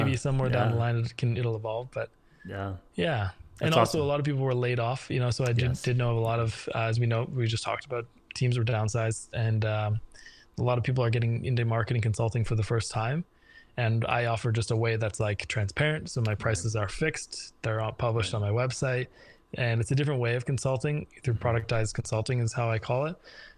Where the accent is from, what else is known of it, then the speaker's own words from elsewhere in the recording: Ireland; moved away; I grew up I'm an immigrant from Ireland, and I grew up, a middle class sort of family. Didn't have more than we needed, didn't have less, we kind of got by as immigrants do.